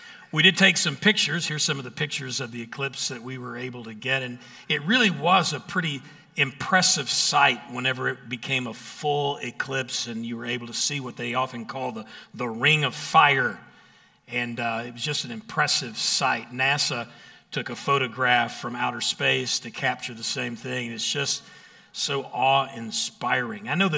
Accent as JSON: {"language": "English", "region": "Arkansas", "country": "United States", "tie": "born or raised there", "said": "In my hometown in Arkansas, the population tripled overnight with people coming in to view the eclipse from that particular location."}